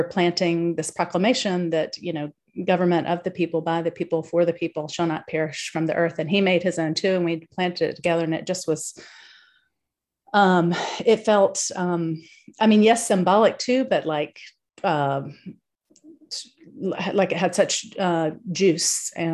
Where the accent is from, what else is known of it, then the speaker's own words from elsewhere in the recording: the Carolinas, United States; now in Sebastopol, United States; So hi, y'all. … I'm from the Carolinas, and I currently live in a little town outside of Sebastopol in California